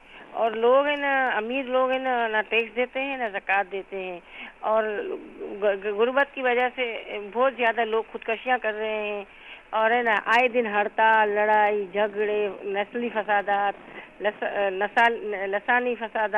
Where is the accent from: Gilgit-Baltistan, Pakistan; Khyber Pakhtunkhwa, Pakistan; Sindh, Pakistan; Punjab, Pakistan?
Sindh, Pakistan; Karachi; also born or lived in Mumbai, India; میں پیدا ہو گئی, تو میرے ابو میری امی کو لے کے گاؤں سے شہر چلے گئے تھے, بمبئی شہر باندرا میں. پھر باندرا میں ہم 4 مہینے رہے, پھر ہم لوگ یہاں کراچی آئے تھے ابو کے ساتھ.